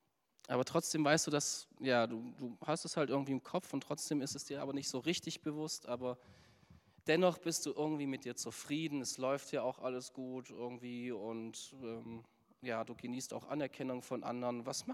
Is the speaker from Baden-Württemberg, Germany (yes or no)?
yes; Baden-Württemberg, Germany; wenn ich sage, ich bin Schwabe